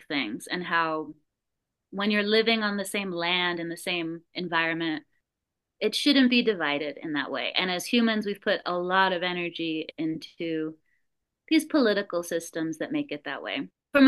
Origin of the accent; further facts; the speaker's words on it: Calexico, California, United States; So I'm originally from Calexico, California, and it's a really cool border town in the southeast corner of California. It's about an hour west of Yuma, and it shares a sister city with Mexicali, Baja California.